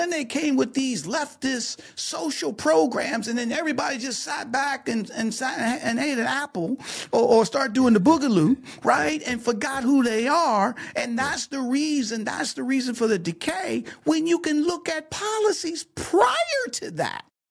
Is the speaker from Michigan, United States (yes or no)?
yes; Detroit, Michigan, United States; I grew up in Detroit, Michigan, in the inner city, okay? Single-parent household.